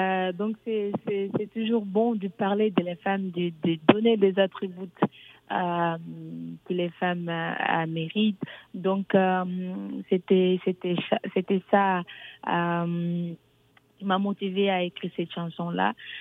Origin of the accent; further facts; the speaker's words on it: Cape Verde; Donc, moi, je viens du Cap-Vert, de l'Afrique.